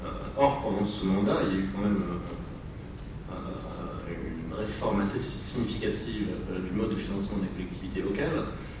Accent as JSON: {"language": "French", "town": "Saint-Étienne", "region": "Auvergne-Rhône-Alpes", "country": "France", "said": "en tant que Stéphanois d'origine, je considérerais toujours que Lyon est la banlieue de Saint-Étienne"}